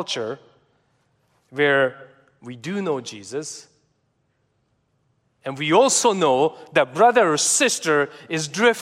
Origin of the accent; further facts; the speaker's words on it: Canada; Or being Canadian, we're trying to be too nice.